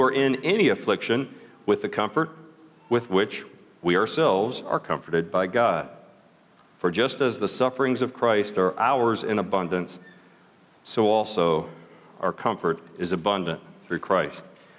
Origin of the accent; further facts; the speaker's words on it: Kentucky, United States; all the saints scattered throughout central Kentucky, here in my home state, the very promised land, this side of the Atlantic.